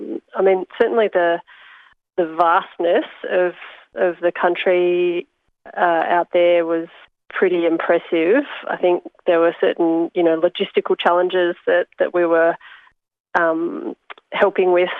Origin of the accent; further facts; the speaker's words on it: Perth, Western Australia, Australia; I mean, I'm from Perth. I'm born and bred